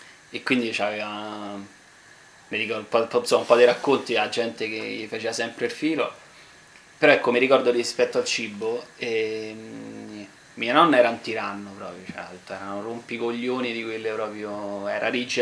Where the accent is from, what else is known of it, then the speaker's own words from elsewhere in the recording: Rome, Lazio, Italy; come vado io fiera che sono di Monteverde.